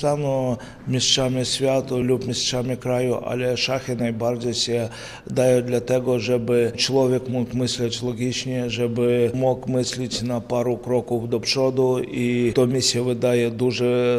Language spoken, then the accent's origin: Polish; Ukraine; Polish is a second language; Ja jestem alchemistem z Ukrainy